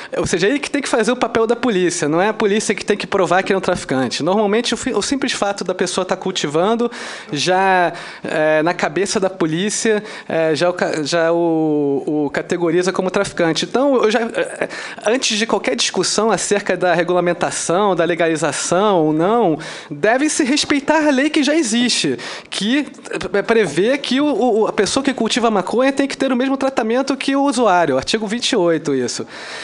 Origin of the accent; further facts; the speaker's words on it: Rio de Janeiro, Brazil; Eu sou do Rio de Janeiro. Já ouvi muitas histórias terríveis lá.